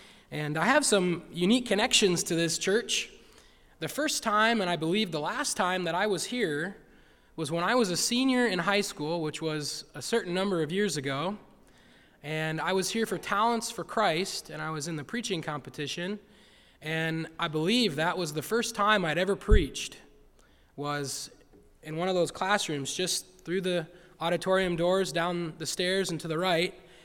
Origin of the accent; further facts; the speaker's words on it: Williamsburg, United States; I'm from Williamsburg.